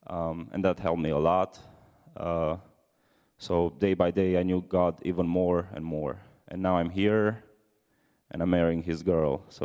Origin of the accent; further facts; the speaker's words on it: Romania; I'm from Romania. I'm Romanian. Fun fact about me, this is the first time I'm in America, so yeah, it's third day here.